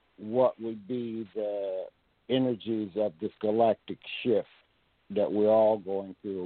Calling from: Edenton, Georgia, United States; I'm calling you from Edenton, Georgia.

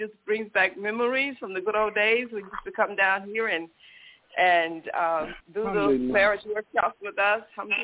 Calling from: Miami, Florida, United States; from Miami.

